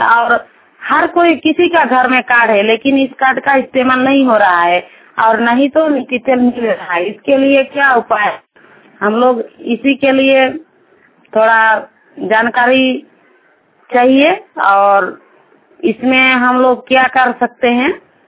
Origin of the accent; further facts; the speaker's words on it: Khakdipada, Jharkhand, India; और मैं जमशेदपुर ब्लॉक में रहती हूँ। और मेरा गांव का नाम है खाकड़ीपाड़ा।